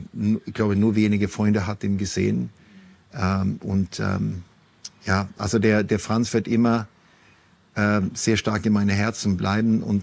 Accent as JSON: {"language": "German", "country": "Sweden", "said": "dass ich als Schwede es ziemlich komisch finde in Deutschland, weil Deutschland schreit nach Vorbilder, aber lässt eigentlich keinen zu"}